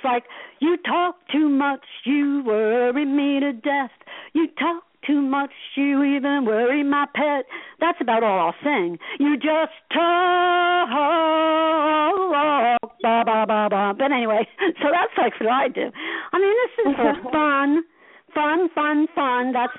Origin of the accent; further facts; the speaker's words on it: Asbury Park, New Jersey, United States; You know, I'm an Irish redhead from, you know, Asbury Park, New Jersey. What can I say?